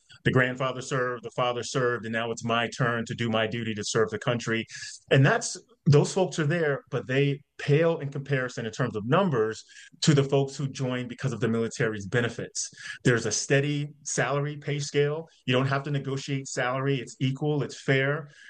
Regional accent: the South, United States; It's pretty much aligned to both my life growing up in the South and Black, as well as my service in the military over a couple of decades.

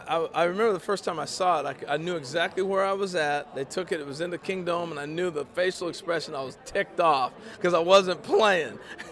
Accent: Oregon, United States; I grew up in Oregon. We didn't play a lot of hockey

